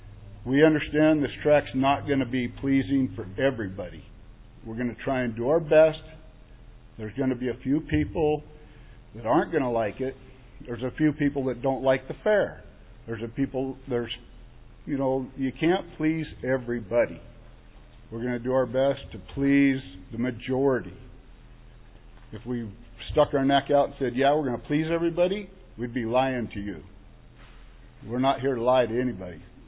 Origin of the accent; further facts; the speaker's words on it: Darby, Montana, United States; I'm from Darby. I got started in this racing after helping my son-in-law with his car over in Salmon.